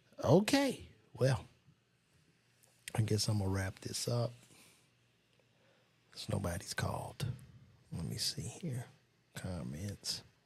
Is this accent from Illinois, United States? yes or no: yes; Chicago, Illinois, United States; but I grew up in Chicago, yeah. And I come from a blue collar environment